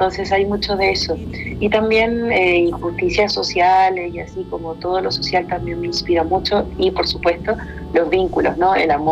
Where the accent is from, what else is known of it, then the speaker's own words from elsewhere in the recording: Chile; now in Mexico; en mi camino como cantautora chilena aquí en México